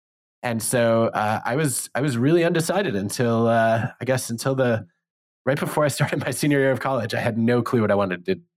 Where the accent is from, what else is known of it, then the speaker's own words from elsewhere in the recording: Detroit, Michigan, United States; I grew up in the Detroit suburbs